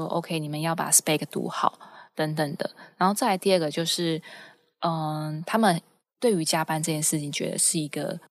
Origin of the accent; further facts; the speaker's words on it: Taiwan; 我不知道是不是因为口气是我们台湾人讲的太温柔还是怎么样